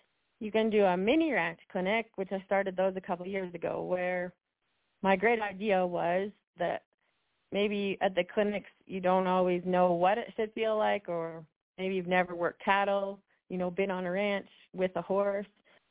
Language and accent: English; Canada; Because we're both Canadian, I guess.